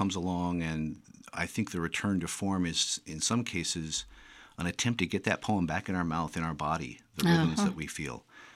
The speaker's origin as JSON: {"language": "English", "town": "Peoria", "region": "Illinois", "country": "United States", "tie": "born or raised there", "said": "And I grew up in the Peoria area and have been in and out of Illinois most of my life and different parts of the state as well."}